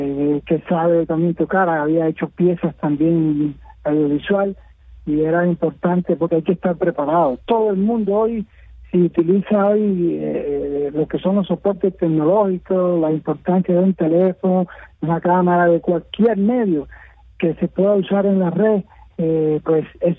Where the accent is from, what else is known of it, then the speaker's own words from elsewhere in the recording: Cuba; lo voy a aclarar al pueblo cubano, a todos los que me conocen. Yo tengo un compromiso con Cuba, con mi pueblo, con mi gente. Yo no me voy de Cuba.